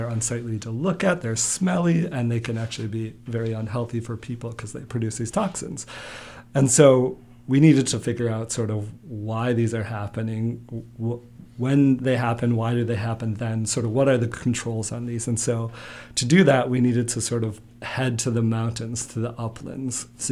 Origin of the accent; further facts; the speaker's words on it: Midwest, United States; I'm clearly from the Midwest, the greatest of lakes.